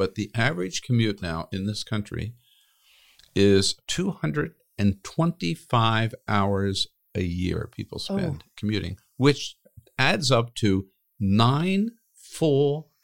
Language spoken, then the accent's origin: English; California, United States; As a Californian, thank you for highlighting this, and still having family in California and grandchildren in California.